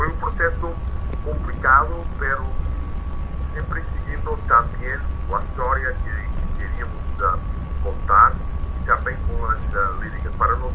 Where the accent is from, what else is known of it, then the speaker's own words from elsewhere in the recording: Portugal; Spanish is a second language; Para mí como portugués fue un proceso mucho más directo